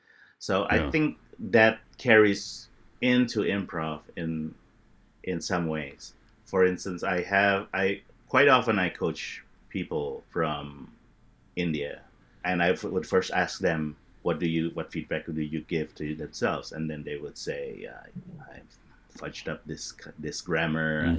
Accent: Indonesia; English is a second language; I think growing up in Indonesia, that is a part of life in Indonesia as well.

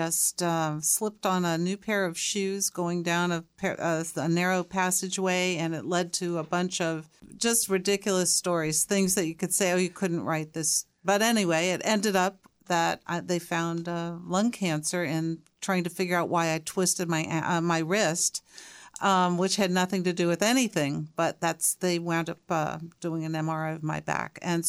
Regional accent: Cincinnati, Ohio, United States; I grew up in Cincinnati, and they have a great symphony orchestra.

